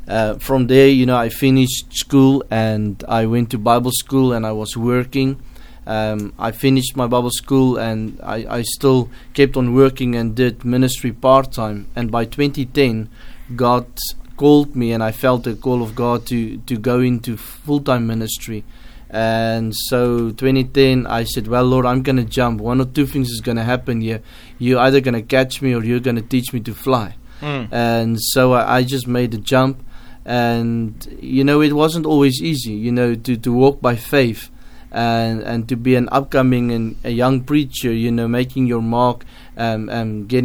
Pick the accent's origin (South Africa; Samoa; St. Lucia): South Africa; Pretoria, Gauteng; I'm coming from South Africa. I grew up in a city called Pretoria, and I've been there my whole life.